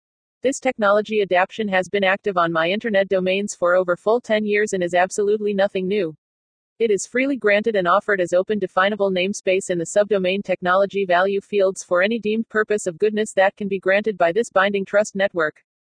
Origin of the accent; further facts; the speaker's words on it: Portland, Oregon, United States; As a kid growing up in Portland, Oregon, I noticed my community's distrust but never thought about its link to the built environment.